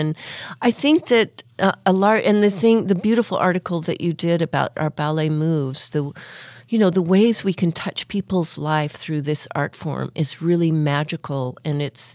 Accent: Bountiful, Utah, United States; officially born outside of Salt Lake City, Utah. My first early years until I got into high school, I was born in Bountiful, Utah.

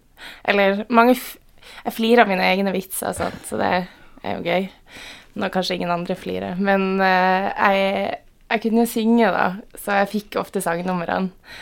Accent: Tromsø, Troms, Norway; Ja, og så driver de med å si at røyks opp, og så er jeg fra Tromsø.

